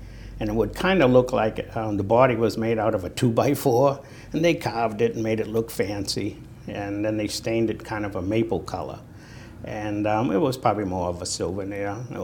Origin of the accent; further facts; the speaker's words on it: Boston, Massachusetts, United States; accent: Boston; and my Boston accent would sneak out now and then, some of the storekeepers thought I was a New Zealander